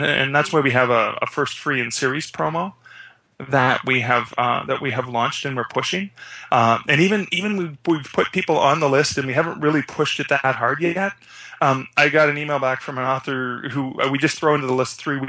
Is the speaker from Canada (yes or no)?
yes; Canada; I personally, as a writer, as a Canadian, I'm really, really frustrated